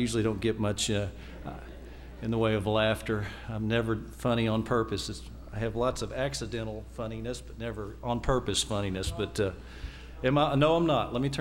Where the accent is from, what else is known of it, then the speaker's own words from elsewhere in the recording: Texas, United States; I said, well, I'm from Texas. She said, really, where? And I said, well, south of Houston